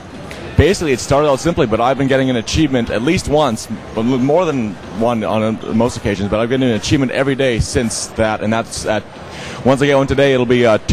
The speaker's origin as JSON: {"language": "English", "town": "Vancouver", "region": "British Columbia", "country": "Canada", "said": "Vancouver, British Columbia."}